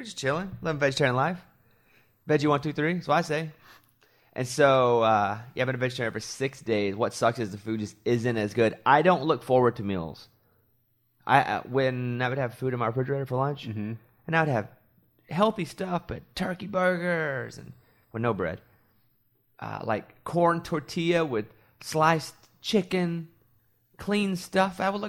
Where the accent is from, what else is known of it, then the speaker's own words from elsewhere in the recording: Arkansas, United States; And again, I grew up in Arkansas. You know, we didn't go to Maine, much less Iceland.